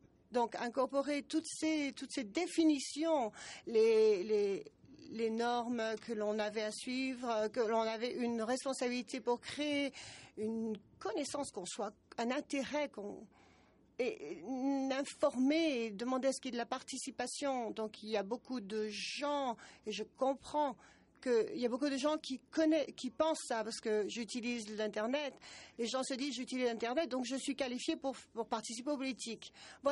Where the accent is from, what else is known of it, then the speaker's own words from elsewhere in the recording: Argentina; de l'Argentine, c'est mon premier meeting